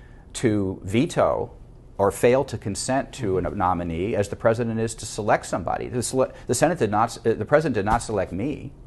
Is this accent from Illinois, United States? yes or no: yes; Chicago, Illinois, United States; born there; I was born in Chicago.